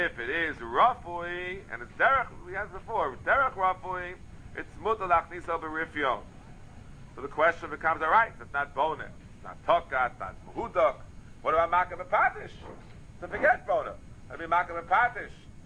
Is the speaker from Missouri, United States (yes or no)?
no; Bronx, New York, United States; Oh, yeah, I grew up in the East Bronx, and I know about the Rosh Hashanah, and I used to put the lights on and off.